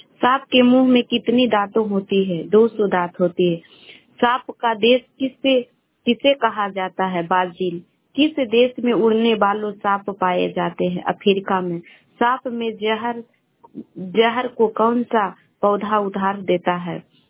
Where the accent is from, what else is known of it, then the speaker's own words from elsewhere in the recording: Bihar, India; मैं गोवा से शेखपुरा से बोल रही हूँ, पटना जिला के रहने वाले हूँ।